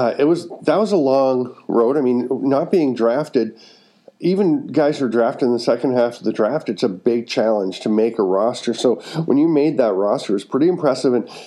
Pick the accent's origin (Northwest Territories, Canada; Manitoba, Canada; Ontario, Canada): Ontario, Canada; Peterborough; You looked like the guys that growing up in Peterborough, I saw a ton of lacrosse, a ton of guys who have been playing since they were three or four.